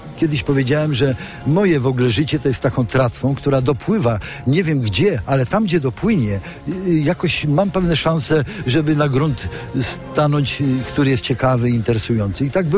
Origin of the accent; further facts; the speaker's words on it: Świętokrzyskie Voivodeship, Poland; Ja się urodziłem pod samym Świętym Krzyżem, w takiej małej wiosce u podnóża klasztoru i rzeczywiście to dzieciństwo spędzałem tam